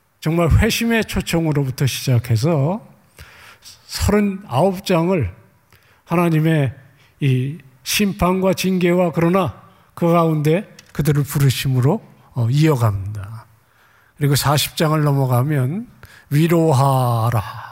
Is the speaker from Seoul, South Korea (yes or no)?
yes; Seoul, South Korea; 저는 70년대 초반에 한강이 내려다 보이는 응봉동이라는 곳에 살았는데요.